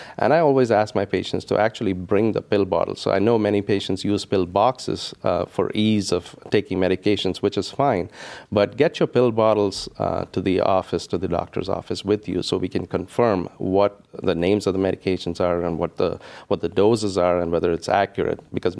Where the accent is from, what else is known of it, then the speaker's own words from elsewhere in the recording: South India, India; English is a second language; I have to say I'm from India and I haven't traveled extensively in India.